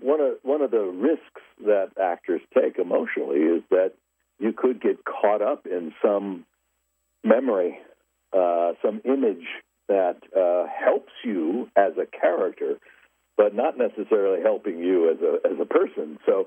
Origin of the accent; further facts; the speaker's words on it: Los Angeles, California, United States; I was born and raised in Los Angeles.